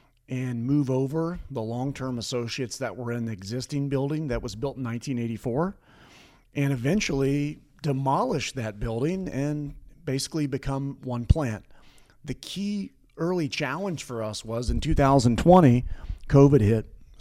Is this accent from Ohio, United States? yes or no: yes; Ohio, United States; also born or lived in West Virginia; So I grew up just south of Columbus, Ohio, about an hour south, and basically played sports there myself